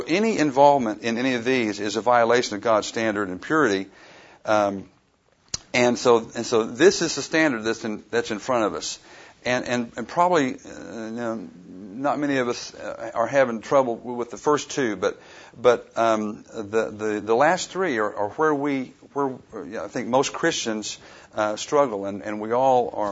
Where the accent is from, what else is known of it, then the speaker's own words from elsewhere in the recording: Oklahoma, United States; and I was raised in Western Oklahoma, and what we did was we'd go out and on Friday night and get a six-pack of beer and drive around